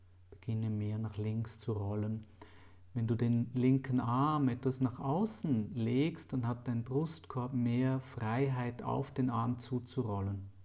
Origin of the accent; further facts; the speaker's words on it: Zurich, Switzerland; Also ich bin Zürcher, aber mein Heimatort liegt in Bern.